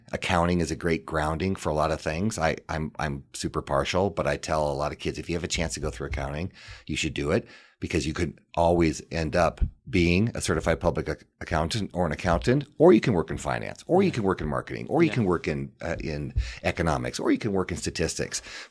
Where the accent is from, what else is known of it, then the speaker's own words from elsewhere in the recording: Missoula, Montana, United States; So it was fun to go to school in my hometown. And that meant a lot to me. What it provided me is unbelievable opportunity. You know, a lot of my friends are still in Missoula.